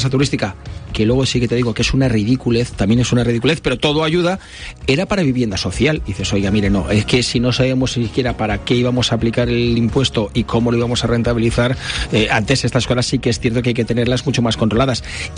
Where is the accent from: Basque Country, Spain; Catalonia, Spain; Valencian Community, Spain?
Valencian Community, Spain; Valencia; now in Paterna, Spain; yo que soy de Valencia y vivo en Paterna